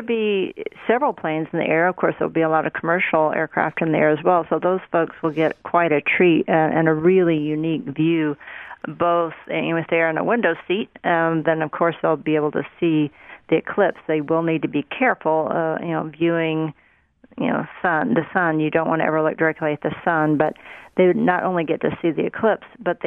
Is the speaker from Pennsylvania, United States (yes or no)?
no; Carthage, Missouri, United States; born or raised there